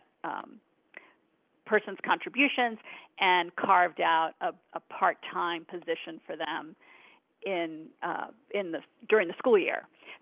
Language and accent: English; Washington, District of Columbia, United States; It was a very similar situation to mine, except that I grew up in the Washington area, so I didn't have to fly across the country to go to college.